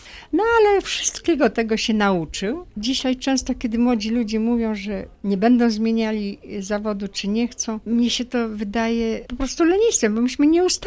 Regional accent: Poznań, Greater Poland Voivodeship, Poland; now in Białystok, Poland; ponieważ rodem jestem z Poznania, więc jest ta różnica kulturowa i obyczajowa i tak dalej.

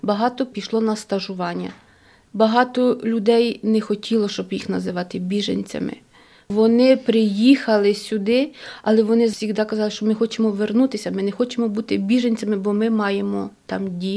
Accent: Kirovohrad Oblast, Ukraine; now in Poland; я сама походжу з України, я 30 років живу в Польщі, з Кіровоградської області.

